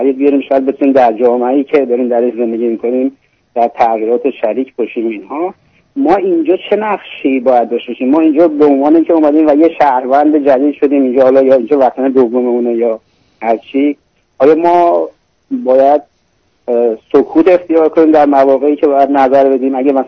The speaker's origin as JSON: {"language": "Persian", "country": "Iran", "moved": "yes", "said": "ما ایرانی ها که از ایران اومدیم،"}